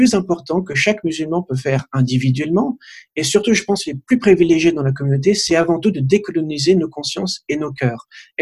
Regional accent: Île-de-France, France; je suis né, j'ai grandi en France, en région parisienne. Je suis né de parents polonais qui ont fui le communisme dans les années 80 et ils se sont d'ailleurs rencontrés en France.

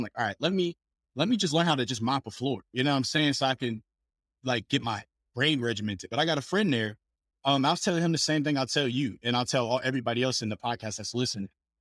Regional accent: Columbus, Ohio, United States; Cause like I was a kid I'm from Ohio. So Ohio, Columbus, Ohio.

